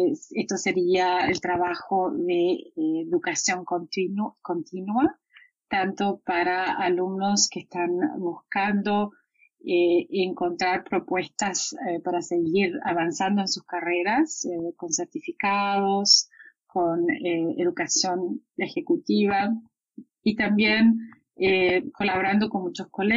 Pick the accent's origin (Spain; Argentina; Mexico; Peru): Argentina; now in United States; Yo soy argentina, de origen, radicada en Estados Unidos hace más de 20 años, comunicándome hoy con ustedes desde Buenos Aires, donde vine a visitar a mis padres 15 días a trabajar de manera remota.